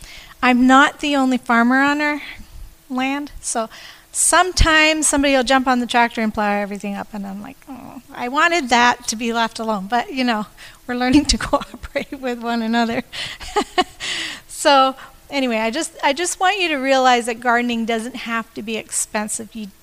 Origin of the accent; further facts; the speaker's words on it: Canadian Shield, Canada; I grew up on the Canadian Shield. Didn't have to dig far to get rock.